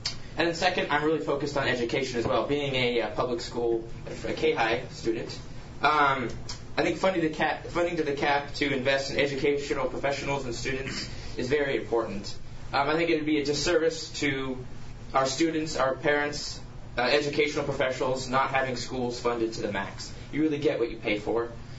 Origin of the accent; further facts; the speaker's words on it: Ketchikan, Alaska, United States; So I'm born and raised in Ketchikan. I graduated K-High in 2013, went off to University of Alaska Anchorage and got my degree in criminal justice. So I came back